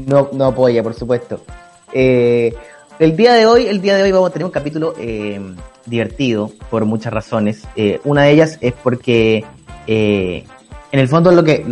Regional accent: Chile; tenemos la obligación, como todo chileno, de analizar lo sucedido el fin de semana

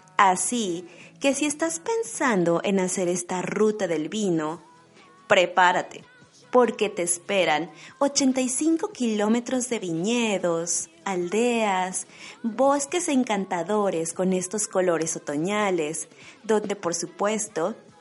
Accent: Mexico; moved away as an adult; now in Germany; una mexicana viviendo en Alemania

